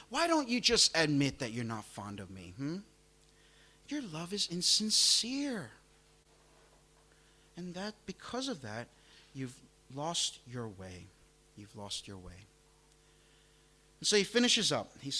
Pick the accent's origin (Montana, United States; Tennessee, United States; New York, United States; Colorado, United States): New York, United States; New York City; A couple of years ago, in my hometown of New York City, there was an incident